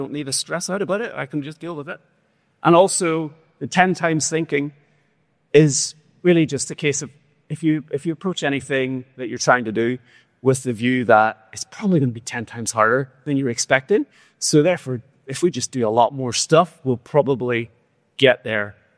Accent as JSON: {"language": "English", "country": "Ireland", "tie": "born or raised there", "said": "I grew up an Irish, obviously. I grew up in Ireland"}